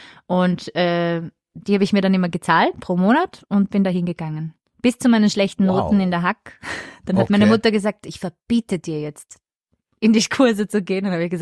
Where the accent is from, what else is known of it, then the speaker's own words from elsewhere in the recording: Vienna, Austria; Ich bin Wienerin